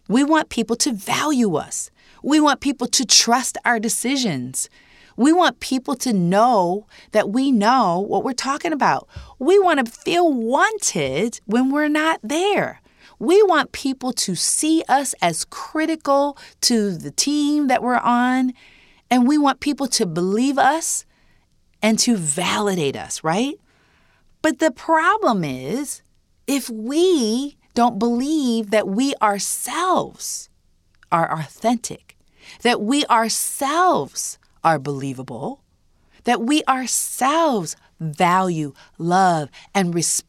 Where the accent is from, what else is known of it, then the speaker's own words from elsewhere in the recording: Fostoria, Ohio, United States; still lived in the community that we grew up in Fostoria, Ohio.